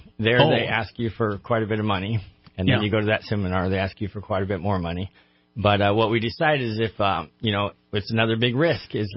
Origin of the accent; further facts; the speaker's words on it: Redding, California, United States; we've hit 100 flips in Shasta County. And it was really important to do it all here because this is my hometown, and I want to make streets in Redding better.